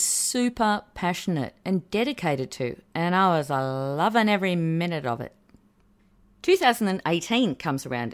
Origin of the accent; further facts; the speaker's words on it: Australia; If I had not revealed it now, I'm Australian.